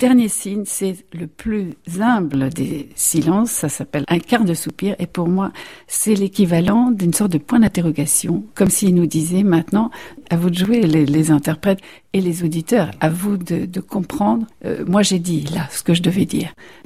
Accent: Brittany, France; je suis bretonne

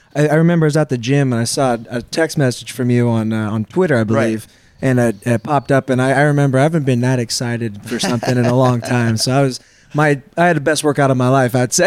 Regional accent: Seattle, Washington, United States; Originally Seattle, Washington.

